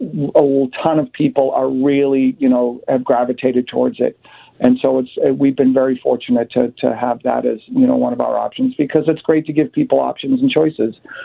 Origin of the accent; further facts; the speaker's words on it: Boston, Massachusetts, United States; Yep. No, we're from Dorchester, from Boston.